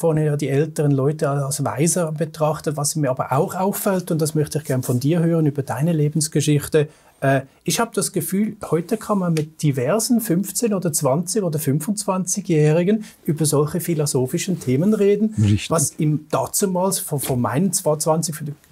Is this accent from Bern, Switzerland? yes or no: no; Zurich, Switzerland; born there; In der Stadt Zürich.